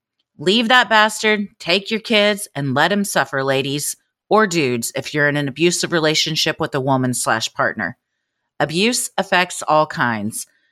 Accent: Utah, United States; Since I'm from Utah, you can bet we have funeral potatoes and green jello with whipped cream on top at every big family dinner.

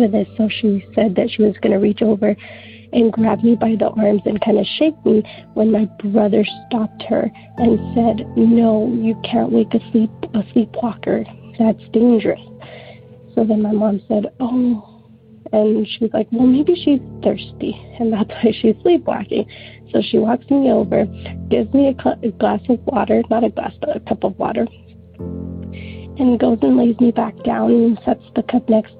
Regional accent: Tulare, California, United States; I am from Tulare, California.

